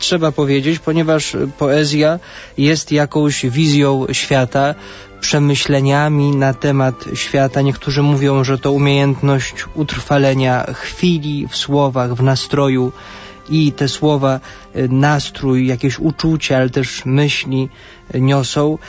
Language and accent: Polish; Zamość, Lublin Voivodeship, Poland; Urodziłem się w Zamościu 16 listopada 1983 roku. Wychowałem się w tym pięknym mieście, mieście Leśmiana i wielu innych, może mniej znanych, ale równie wspaniałych poetów. Później kilka lat spędziłem w Lublinie, tam byłem w seminarium